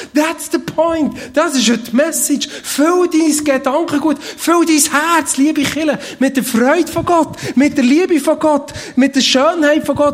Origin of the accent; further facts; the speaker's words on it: Switzerland; Wir sind Schweizer, gell?